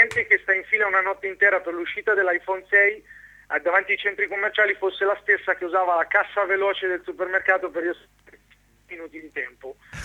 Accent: Polverigi, Marche, Italy; born there; ultima la mia città natale, insomma, Polverigi, che milita nel campionato di seconda categoria

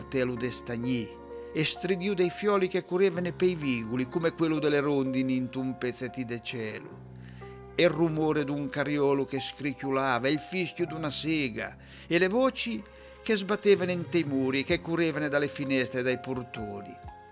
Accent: Ancona, Marche, Italy; sono d'Ancona

